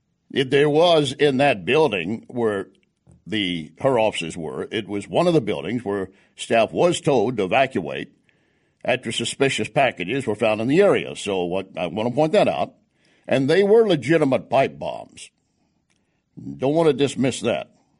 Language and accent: English; Texas, United States; Listen, I'm from Texas. I know how to embellish a story.